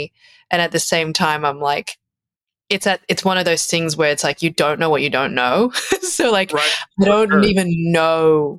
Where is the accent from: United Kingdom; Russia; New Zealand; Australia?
Australia; accent: Australian; now in United States; So you can probably tell by my accent, I'm Australian, and I've lived in the US for, gosh, since 2010, so 15 years.